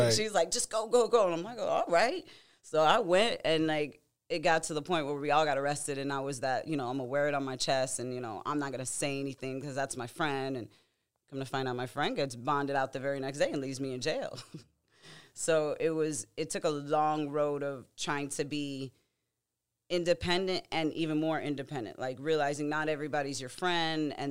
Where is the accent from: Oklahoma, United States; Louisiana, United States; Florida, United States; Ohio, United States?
Louisiana, United States; New Orleans; I grew up mainly in New Orleans, so I was getting in a lot of trouble out there